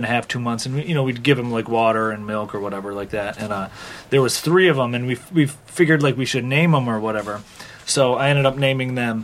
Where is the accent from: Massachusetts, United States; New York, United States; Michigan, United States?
Michigan, United States; Like, I'm just from Michigan.